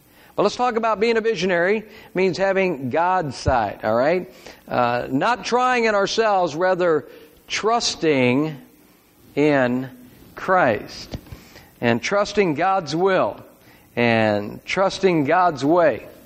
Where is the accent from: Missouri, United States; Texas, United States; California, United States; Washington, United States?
Missouri, United States; I mean, I was from Missouri too, but not Missouri, you know.